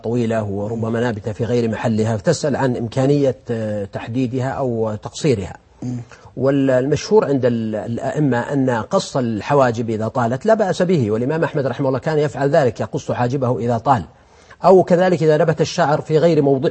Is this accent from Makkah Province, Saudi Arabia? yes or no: no; Al-Qassim, Saudi Arabia; الحقيقة أنا طبعا أنا قصيمي